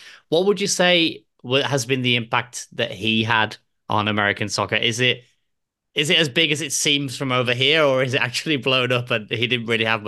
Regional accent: England, United Kingdom; as an Englishman

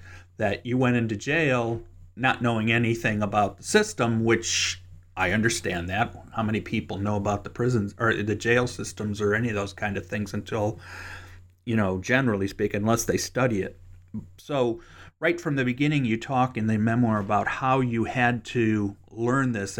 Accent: Cleveland, Ohio, United States; now in Kentucky, United States; I'm actually from Cleveland, but been down here in Kentucky for a while.

